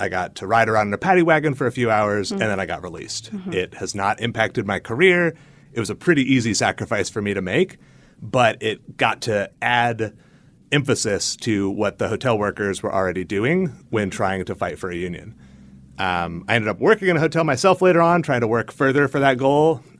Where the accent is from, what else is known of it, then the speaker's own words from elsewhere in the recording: Indiana, United States; I grew up in Indiana, and so Hamilton County district going blue seemed just way outside the realm of possibility.